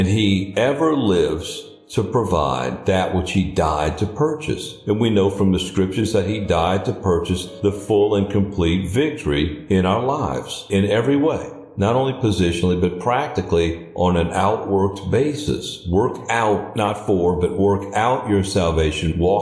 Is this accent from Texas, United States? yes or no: no; New Orleans, Louisiana, United States; I grew up in New Orleans.